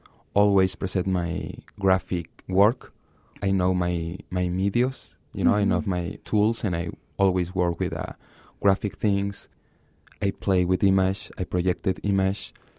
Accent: Chihuahua, Mexico; English is a second language; now in Mexico City, Mexico; I'm from Chihuahua, and in fact, in this moment, I live in Mexico City

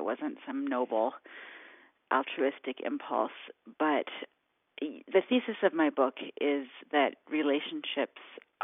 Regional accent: California, United States; also born or lived in New York; Well, I was born in New York, raised in California, and did my growing up probably starting in my early 20s

